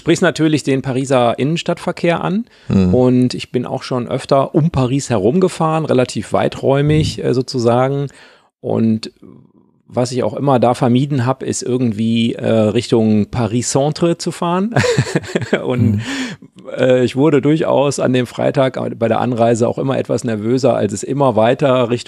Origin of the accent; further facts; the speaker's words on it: North Rhine-Westphalia, Germany; Also ich stamme ja auch aus Westfalen